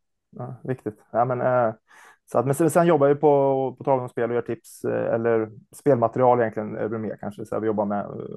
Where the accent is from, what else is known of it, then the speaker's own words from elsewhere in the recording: Gävleborg County, Sweden; also born or lived in Uppsala; Jag bor i Östervåla, mellan Östervåla och Tärnsjö. Så det är väl Gävle som är närmsta banan nu. Jag är annars från Uppsala från början.